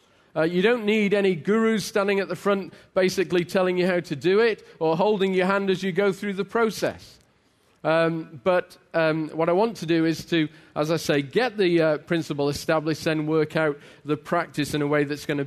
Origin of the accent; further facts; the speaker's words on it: England, United Kingdom; I come from England, where English was invented, as was football.